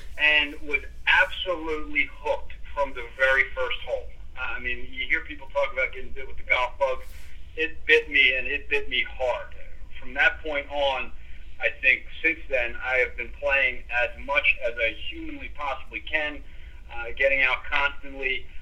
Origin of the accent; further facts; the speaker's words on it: Philadelphia, Pennsylvania, United States; But that really sums it up. Born and raised in Philly.